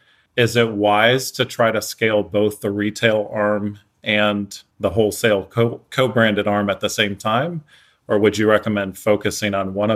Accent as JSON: {"language": "English", "region": "Florida", "country": "United States", "tie": "born or raised there", "said": "I grew up in Florida as a competitive tennis player, played college"}